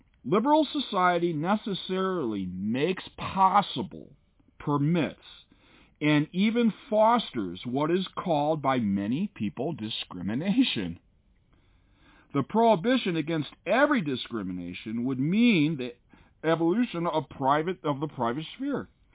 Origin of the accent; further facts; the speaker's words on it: Chicago, Illinois, United States; The Northern, or at least where I grew up in Chicago, we were raised that Southern people were kind of slow and backwards